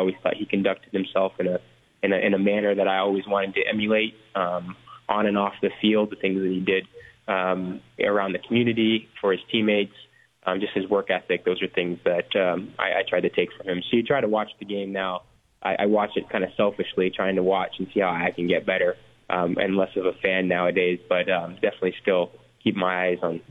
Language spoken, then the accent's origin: English; Canada; the many stops that I've taken on my football journey, necessarily has to do with me being Canadian.